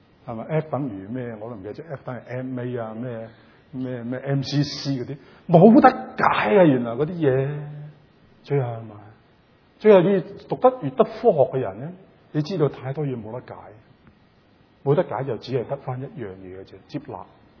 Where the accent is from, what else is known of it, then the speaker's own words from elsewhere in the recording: China; now in North America; 特别我哋中国人呢个文化系讲緊神咁解咁想讲緊系咪